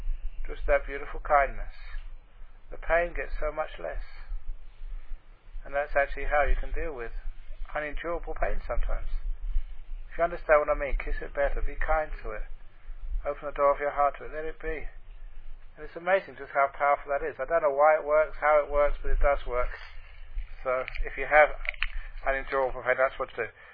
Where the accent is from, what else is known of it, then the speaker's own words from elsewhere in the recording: London, United Kingdom; I grew up in London, a poor family, and I spent a lot of my childhood playing soccer in the streets.